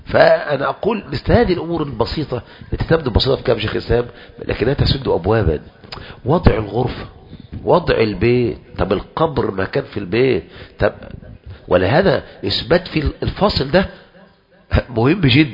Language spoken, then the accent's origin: Arabic; Egypt; ما احنا كمصريين في غاية الايه يعني